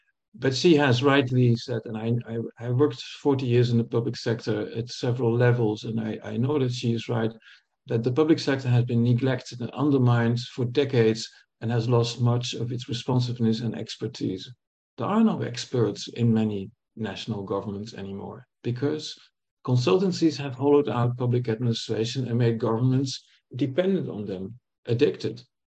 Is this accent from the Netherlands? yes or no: yes; Netherlands; I'm from the Netherlands originally